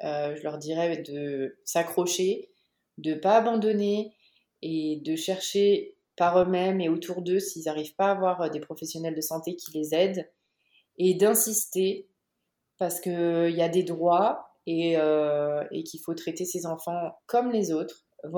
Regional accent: France; now in United States; on a de la chance en tant que Français d'être pour les Américains des bons immigrés

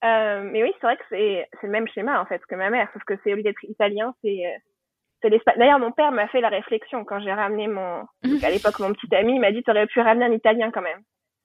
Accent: France; je me sens pas que française, je me sens pas que italienne. Je suis un mélange des deux parce que j'ai la culture.

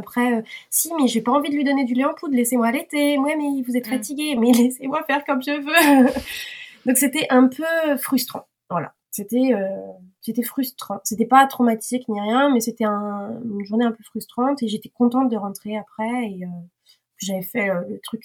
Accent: France; now in South Korea; C'est-à-dire que moi, je suis française.

